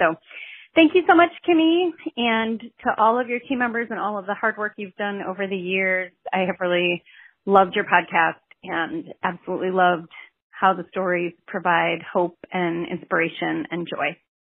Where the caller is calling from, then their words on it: Madison, Wisconsin, United States; I'm calling from Madison, Wisconsin.